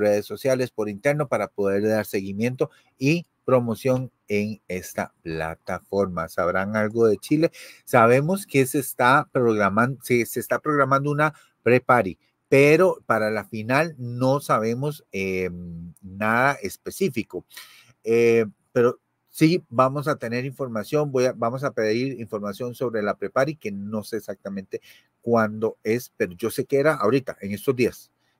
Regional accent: Costa Rica; yo soy de Costa Rica.

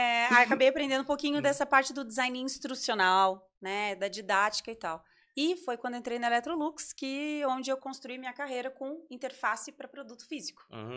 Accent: Curitiba, Paraná, Brazil; Sou de Curitiba, sou casada, tenho dois filhos e tenho 42 anos.

